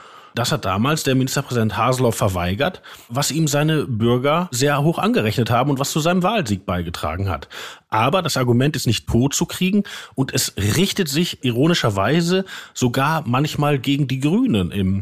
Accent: North Rhine-Westphalia, Germany; ich bin auch aus dem Ruhrgebiet.

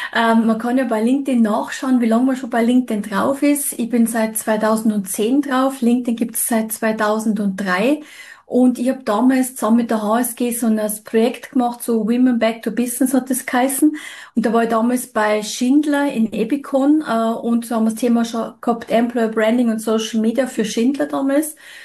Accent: Bavaria, Germany; now in Switzerland; Ich bin ursprünglich aus Bayern, aber schon seit 97 in der Schweiz. Verstehe Schweizerdeutsch, red's leider nicht.

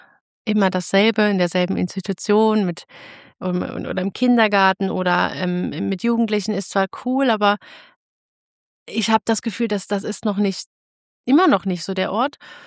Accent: Germany; ich habe in Deutschland, also ich komme aus Deutschland, ich habe dort Filmmusik studiert und Komposition

